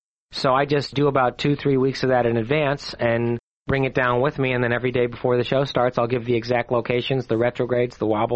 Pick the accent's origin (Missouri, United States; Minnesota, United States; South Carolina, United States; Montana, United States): Missouri, United States; St. Louis; And it was just very interesting in the 60s growing up in St. Louis.